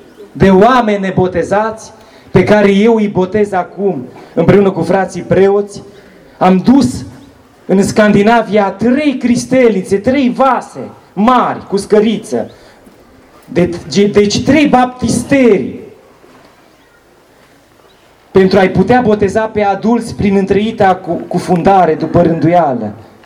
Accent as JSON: {"language": "Romanian", "town": "Spermezeu", "region": "Bistrița-Năsăud", "country": "Romania", "tie": "born or raised there", "said": "voi fi la biserica din satul meu natal, Spermezeu"}